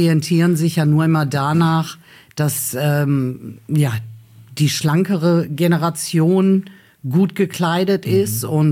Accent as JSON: {"language": "German", "town": "Duisburg", "region": "North Rhine-Westphalia", "country": "Germany", "tie": "born or raised there", "said": "Geboren in Hochfeld. Aha. Und dann ab meinem 12. Lebensjahr habe ich in Meiderich gewohnt."}